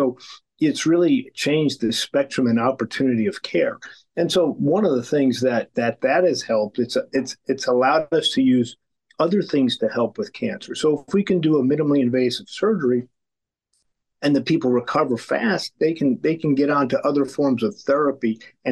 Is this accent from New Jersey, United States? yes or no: yes; New Jersey, United States; I grew up in New Jersey, went to medical school at Washington University in St. Louis